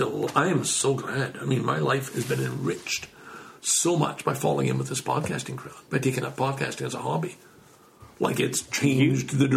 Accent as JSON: {"language": "English", "town": "Scarborough", "region": "Ontario", "country": "Canada", "said": "That's because I'm from Scarborough."}